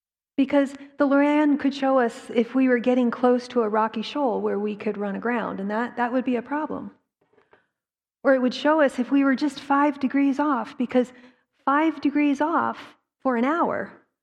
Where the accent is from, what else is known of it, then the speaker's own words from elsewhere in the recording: Boston, Massachusetts, United States; some of you know, I grew up in the Boston area.